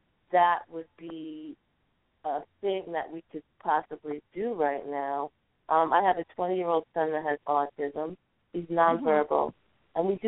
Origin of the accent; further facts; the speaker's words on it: New York, United States; now in Virginia, United States; I'm originally from New York, and now I'm in Virginia.